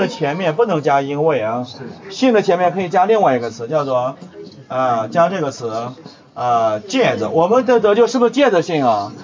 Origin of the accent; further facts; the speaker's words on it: North China, China; 我们老家呢是北方，北方呢到了冬天会下雪